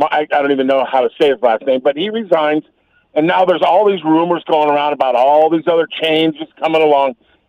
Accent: California, United States; The Raiders, I grew up in the Bay Area, like, you know, a lot of others

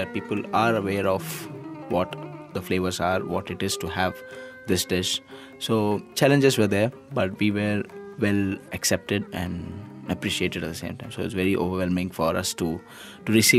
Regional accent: India; now in Malaysia; And for me, since I come from India

